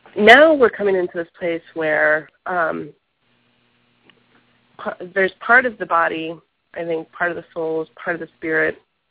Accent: the South, United States; I grew up in the South in the Bible Belt.

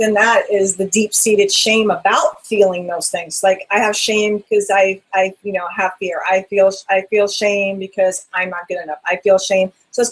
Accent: New York, United States; also born or lived in Rome, New York; And I, you know, I actually grew up, by the way, in New York State. However, I grew up in Westchester County.

